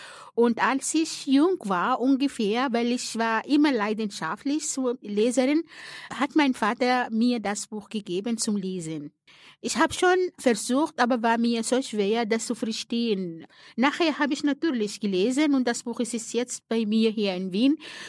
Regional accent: Sudan; German is a second language; now in Austria; Es gab natürlich einen Grund, warum ich vom Sudan weg, was ich mir niemals vorgestellt habe, dass ich den Sudan verlassen musste. Ich habe dort studiert

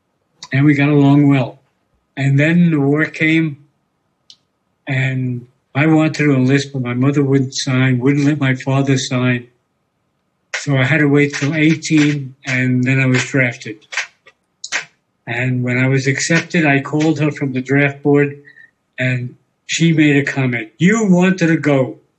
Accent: New York City, New York, United States; I was born in New York City in an area known as Harlem. And that was in New York City itself. We moved around a bit up to the Bronx, which is another part of New York, and then over to Manhattan, Washington Heights

